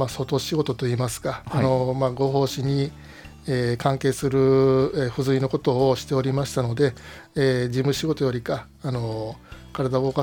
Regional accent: Osaka, Japan; now in Kyoto, Japan; 私大阪出身です。大阪出身の、対抗美意気がありますので

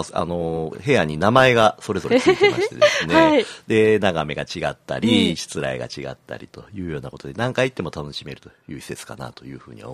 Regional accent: Kyoto, Japan; 私たち、京都の人間はなかなかこの京都のホテルとか旅館に泊まりに行くことないんですけどね

